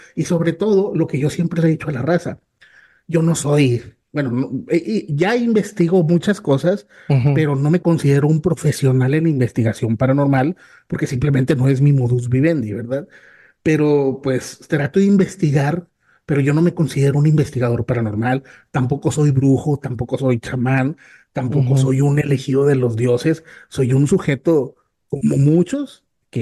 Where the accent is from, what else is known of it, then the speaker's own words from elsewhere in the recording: Nuevo Laredo, Tamaulipas, Mexico; also born or lived in Reynosa; nací en Reynosa por error de mis papás, ¿verdad? Andaban allá trabajando, pero yo soy originario y criado y, bueno, pues aquí mi vida está en Nuevo Laredo, Tamaulipas. Tengo 40 años, padre de familia